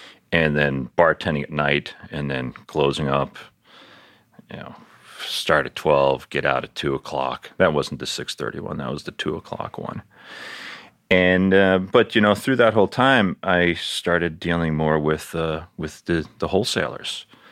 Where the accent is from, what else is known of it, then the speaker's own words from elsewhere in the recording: Queens, New York, United States; also born or lived in Colorado; I grew up in Queens. Yeah, I mean, the only reason I left is because isn't that what you do?